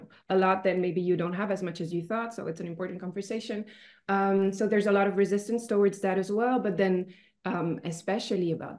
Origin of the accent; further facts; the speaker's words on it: Belgium; now in United States; where I come from, so I come from Europe in Belgium, but I find in the United States as well, where I'm staying right now